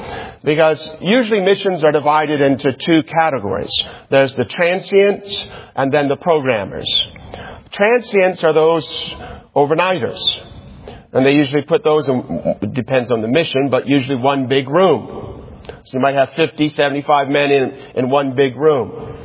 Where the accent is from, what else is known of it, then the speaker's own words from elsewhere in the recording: Lansing, Michigan, United States; when I was discharged from the military in California, I'm from Lansing, Michigan.